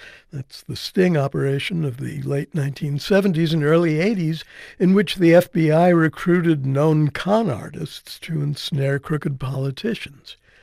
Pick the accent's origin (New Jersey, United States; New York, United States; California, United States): New Jersey, United States; but I'm from Jersey and I bought him with pleasure.